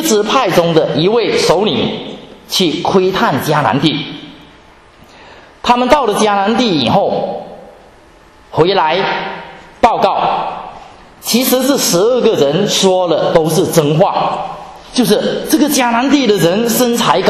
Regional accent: Guangdong, China; 如果你们的家乡像我们的家乡广东一样沿着海边，然后呢海边都是山，然后那些土地都是面积狭小的

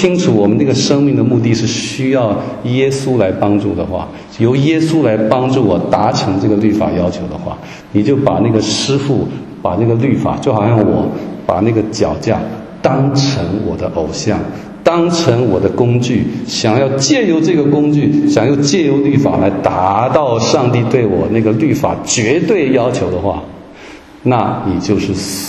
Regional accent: Taiwan; 我从台湾来，我不晓得中国大陆是不是这样

